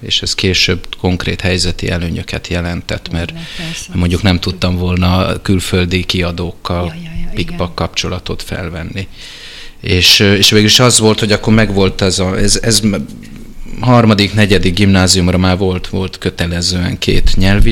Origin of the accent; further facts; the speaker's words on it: Budapest, Hungary; Budapesten születtem, nem tudom pontosan melyik kórházban, nem emlékszem rá. 75-ben születtem, aztán igazából itt nőttem fel, meg itt éltem a fővárosban, Erzsébetvárosban, Városliget mellett.